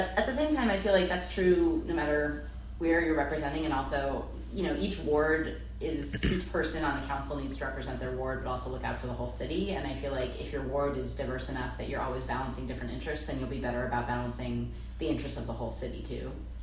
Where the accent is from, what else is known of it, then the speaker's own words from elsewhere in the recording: St. Louis Park, Minnesota, United States; But, no, about me, I grew up in St. Louis Park. I went to St. Louis Park High School. Go Orioles.